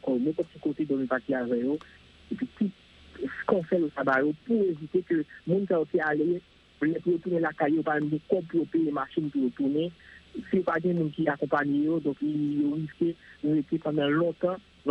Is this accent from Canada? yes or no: yes; Montreal, Quebec, Canada; je suis de Montréal